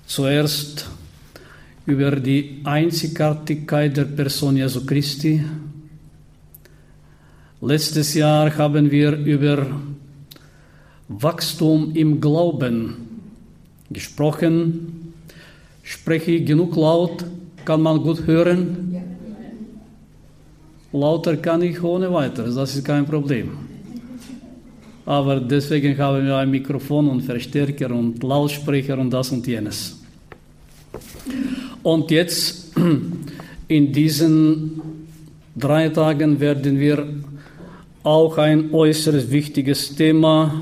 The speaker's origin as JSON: {"language": "German", "country": "Bulgaria", "second_language": "German", "said": "wie ihr gehört habt, komme ich aus Bulgarien, ziemlich weit weg von hier. Ich besuche ihr Land, Deutschland, seit über 35 Jahren."}